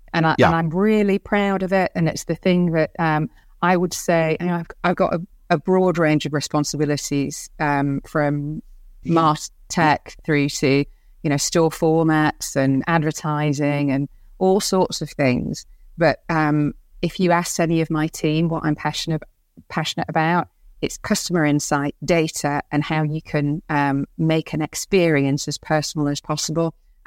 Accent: Bradford, Yorkshire and the Humber, United Kingdom; But I grew up in Bradford and I wanted to see the world a bit.

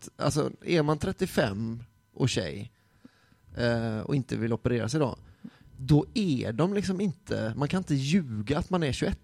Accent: Sweden; och jag är svensk

